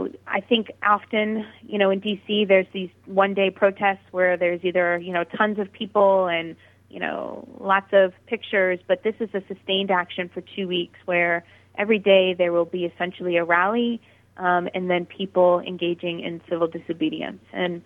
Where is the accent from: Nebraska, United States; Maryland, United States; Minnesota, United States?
Nebraska, United States; that is the message that we're carrying from Nebraska. And so we actually have about 15 Nebraskans coming in. They arrive on Sunday, and we will be doing the action together on Monday. And so it is just, it's an amazing opportunity for our state.